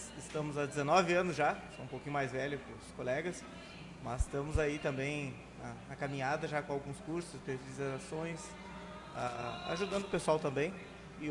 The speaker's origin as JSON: {"language": "Portuguese", "town": "Vacaria", "region": "Rio Grande do Sul", "country": "Brazil", "said": "eu vim de Vacaria, sou da região, eu sempre gostei de cavalo"}